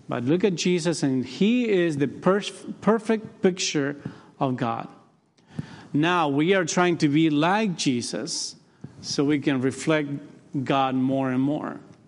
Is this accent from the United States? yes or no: no; Uruguay; English is a second language; my wife is from the States. I'm from Uruguay.